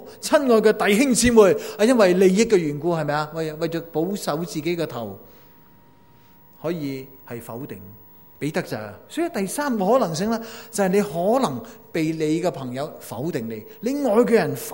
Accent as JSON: {"language": "Chinese", "country": "China", "said": "常常 都看到为什么我们中国人这么贪污呢？"}